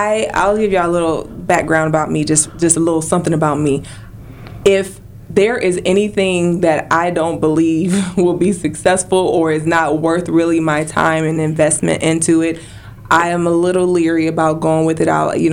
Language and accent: English; Detroit, Michigan, United States; now in Tampa, United States; I am born in, I was born in Detroit, Michigan, so I'm originally from the 313, but I have been living here in the Tampa Bay area for a little over 20 years